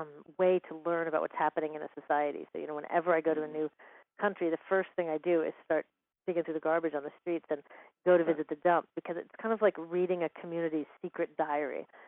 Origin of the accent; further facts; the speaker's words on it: Seattle, Washington, United States; So caring about the environment was such a part of our air at that point, and, you know, growing up in Seattle.